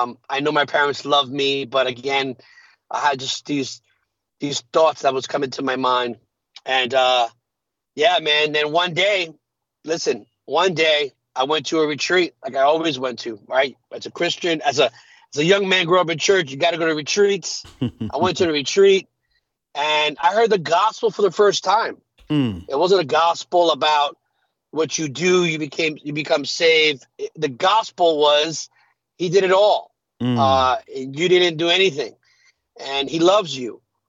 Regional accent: New York City, New York, United States; Yeah, man, born and raised New York City, New York. That's my hometown. That's where I'm from.

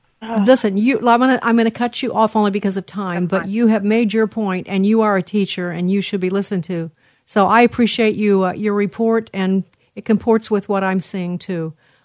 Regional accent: Illinois, United States; I see the result of that in my home state of Illinois

